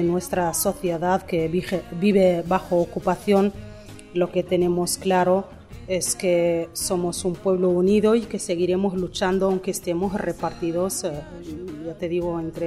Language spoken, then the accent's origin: Spanish; Western Sahara; desde que mi pueblo se vio forzado a vivir un éxodo allá en el 75, cuando España nos dejó tirados